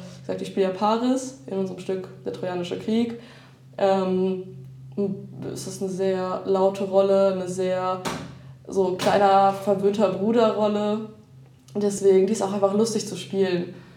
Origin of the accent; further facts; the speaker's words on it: Duisburg, North Rhine-Westphalia, Germany; ich komme aus Duisburg, wie gesagt, ne? Großstadt, bisschen Ruhrgebiet und so.